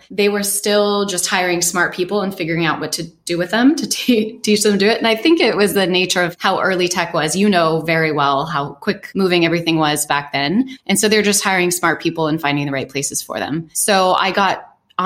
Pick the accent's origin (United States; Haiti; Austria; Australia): United States; Seattle, Washington; moved away as an adult; also born or lived in California, United States; now in Spain; I'm originally from Seattle. So I did my foundational education there, undergrad there before moving to Silicon Valley.